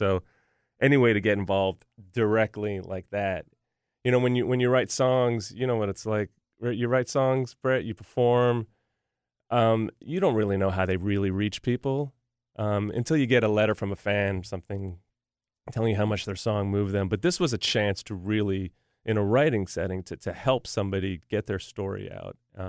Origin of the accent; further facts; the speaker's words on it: Canada; now in Nashville, United States; You know, I grew up in Canada, moved to Nashville